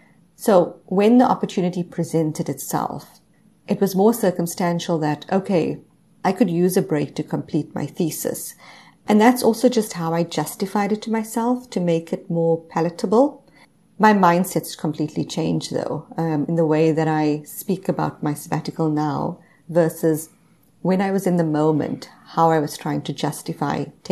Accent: South Africa; now in Canada; I am originally South African. I'm now based in Canada with my family. I've been out of South Africa for the past 10 years.

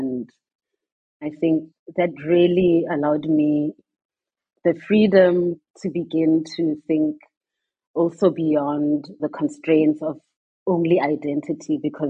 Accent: Mafikeng, North West, South Africa; So I grew up in the 80s in Mafeking. And at the time, Mafeking was, of course, a homeland, not part of South Africa

